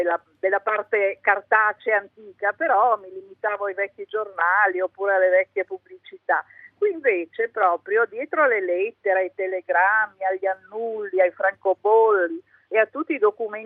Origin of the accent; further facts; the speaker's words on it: Friuli-Venezia Giulia, Italy; now in Trieste, Italy; sono friulana e quindi conosco bene, devo dire la verità, tutta la storia della cucina del Friuli, però abito da tantissimi anni a Trieste